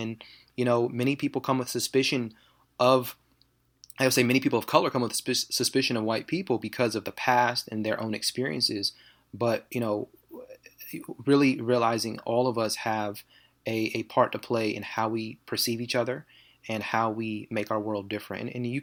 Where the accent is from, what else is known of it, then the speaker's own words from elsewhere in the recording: West Coast, United States; I grew up on the West Coast, as you said, and, you know, grew up in predominantly white neighborhoods.